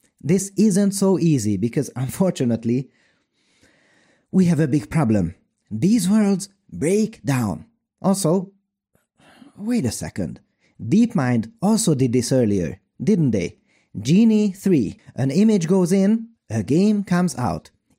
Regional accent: Budapest, Hungary; now in Pécs, Hungary; I grew up in Budapest, and now I live in southern Hungary in a different, beautiful city called Pécs.

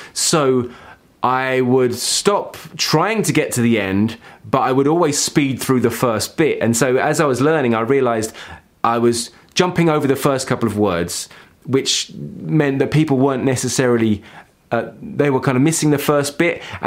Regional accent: United Kingdom; now in Finland; I'm not from the States, I grew up in the UK and I live in Finland now.

